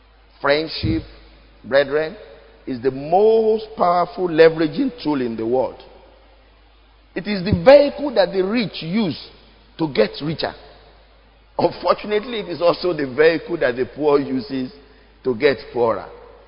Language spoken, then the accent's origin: English; Ilesa, Osun, Nigeria; He's from Ekiti. I'm from Elisha.